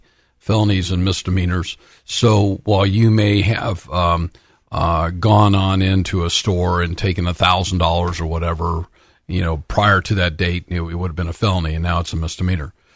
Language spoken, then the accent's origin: English; Los Angeles, California, United States; There are nearly 65,000 homeless people in Los Angeles County. I was born and raised in Los Angeles.